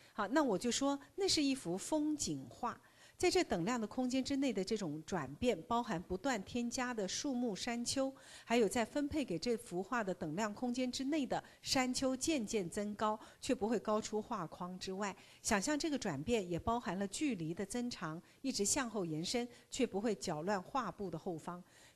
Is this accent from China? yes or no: no; Taiwan; 我们台湾人真的很聪明哎